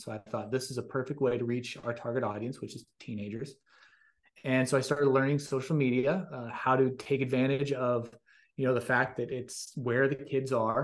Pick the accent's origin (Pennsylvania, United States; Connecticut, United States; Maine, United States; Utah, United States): Pennsylvania, United States; moved away as an adult; now in Bakersfield, United States; No, actually, I grew up in Western Pennsylvania, a very small town, and graduated high school, moved out to Hollywood to pursue acting